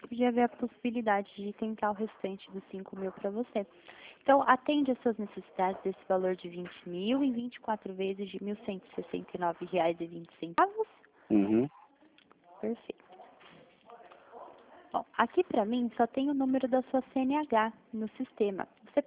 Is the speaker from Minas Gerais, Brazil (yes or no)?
yes; Delfim Moreira, Minas Gerais, Brazil; now in São Paulo, Brazil; Eu moro aqui no interior de São Paulo, trabalho aqui na Central de Santander no interior, mas eu sou mineira, sou lá de Delfim